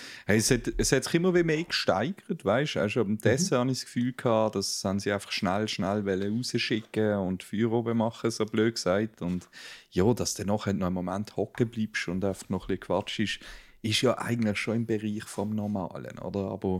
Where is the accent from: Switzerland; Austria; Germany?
Switzerland; Für mich als Schweizer ist das nicht normal gewesen.